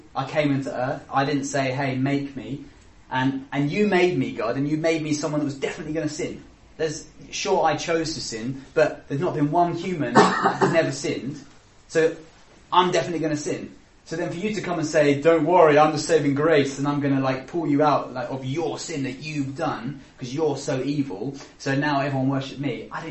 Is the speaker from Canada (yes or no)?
no; United Kingdom; I don't know if they were just being British and thought, well, if he wants to talk, he'll come to me, which is what we all seem to do in Britain.